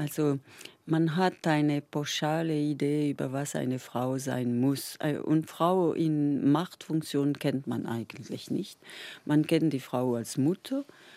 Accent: Switzerland; born there; now in Geneva, Switzerland; Sehr dankbar, dass ich geboren bin in der Schweiz und nicht in einem anderen in einem anderen Land.

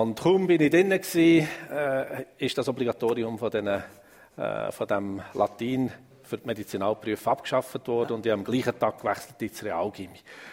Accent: Affoltern im Emmental, Bern, Switzerland; Ich bin in Zaffolter im Emmental aufgewachsen. Das ist 20 Kilometer von hier.

